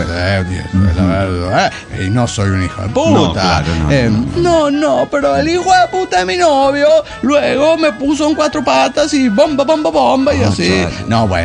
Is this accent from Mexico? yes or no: no; Arica, Arica y Parinacota, Chile; de Arica, Chile.